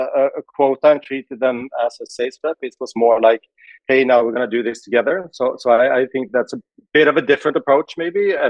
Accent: Stockholm, Stockholm County, Sweden; English is a second language; Stockholm.

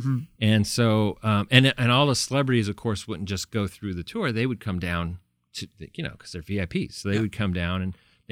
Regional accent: California, United States; I grew up in California.

